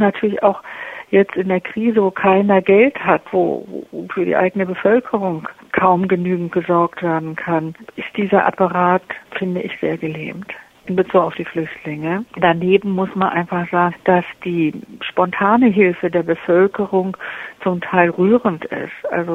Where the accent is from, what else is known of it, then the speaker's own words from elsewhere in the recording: Germany; Also ich als Deutsche wäre sehr daran interessiert